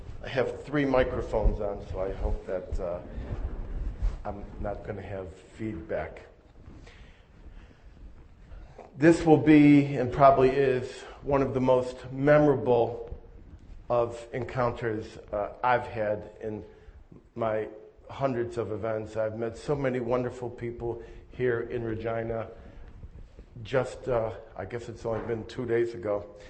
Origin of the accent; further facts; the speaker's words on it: United States; born there; I was born in the United States. Named for a whiskey billboard in Boston Harbor.